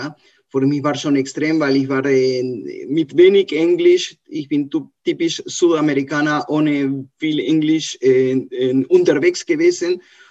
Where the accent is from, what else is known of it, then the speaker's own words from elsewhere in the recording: Buenos Aires, Argentina; German is a second language; Ich komme aus Buenos Aires, aus Argentinien.